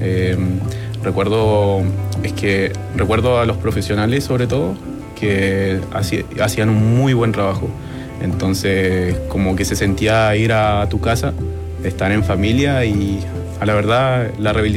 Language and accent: Spanish; Calbuco, Los Lagos, Chile; yo nací en Calbuco, nacido y criado en esa hermosa ciudad.